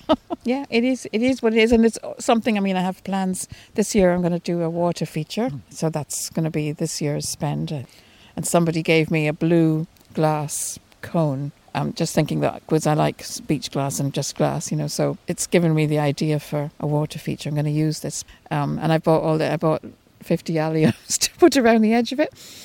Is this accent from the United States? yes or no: no; Barbados; moved away; when I was brought up in Barbados, and we had a maid and a gardener